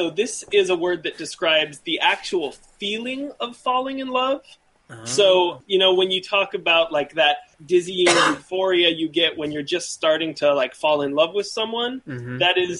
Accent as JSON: {"language": "English", "country": "United States", "said": "Being an American, I try to only pay attention to soccer when I need to be truly cool."}